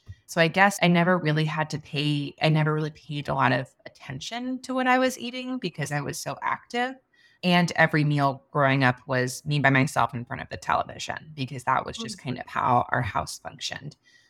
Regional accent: New Orleans, Louisiana, United States; I guess something important would be I'm from New Orleans.

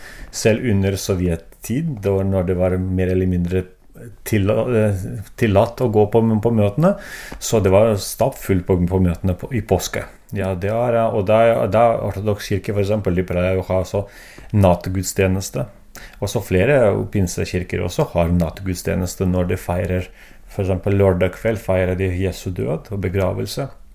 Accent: Belarus; Norwegian is a second language; now in Norway; jeg kommer fra Belarus

